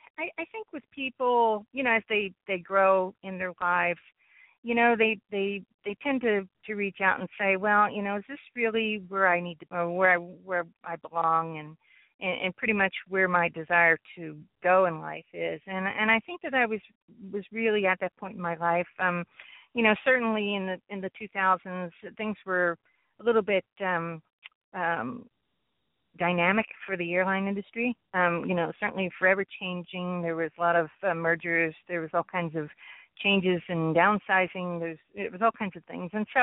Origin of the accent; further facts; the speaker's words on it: Baltimore, Maryland, United States; moved away as an adult; now in Dallas, United States; I'm not a Dallas native. I'm originally from the Northeast. I'm a native of Baltimore, actually. And back in the 90s, I migrated here